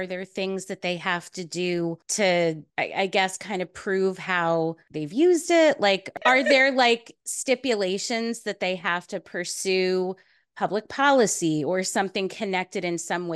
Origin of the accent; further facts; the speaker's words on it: New York, United States; I am from New York, which anyone listening can hear it in my voice.